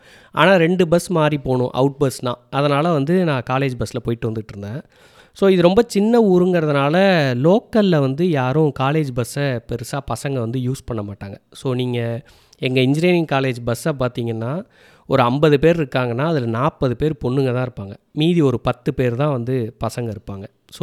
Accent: Mayiladuthurai, Tamil Nadu, India; என் சொந்த ஊர் மயிலாடுதுறை, ஸோ இங்கேயே ஒரு இன்ஜினியரிங் காலேஜ் இருக்குது

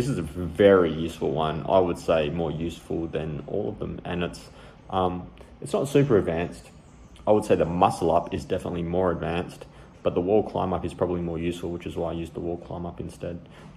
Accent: Perth, Western Australia, Australia; And I'm not from Melbourne. I'm from Perth

